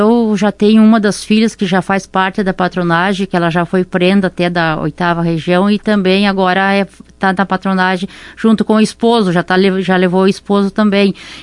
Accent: Lagoa Vermelha, Rio Grande do Sul, Brazil; Sim, eu nasci em Lagoa Vermelha, desde que nasci e resido em Lagoa Vermelha.

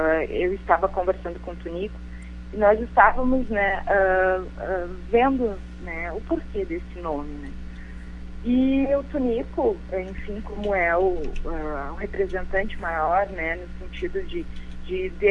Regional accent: Caxias do Sul, Rio Grande do Sul, Brazil; Enquanto ser humano, enquanto brasileiros, enquanto gaúchos, enquanto caxiense, né?

